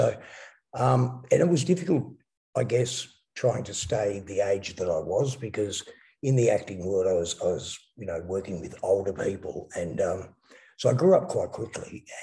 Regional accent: Melbourne, Victoria, Australia; I grew up in predominantly East Malvern, leafy suburb of East Malvern.

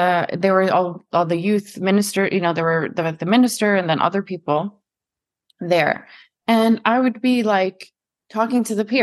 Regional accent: Sweden; I grew up in Sweden

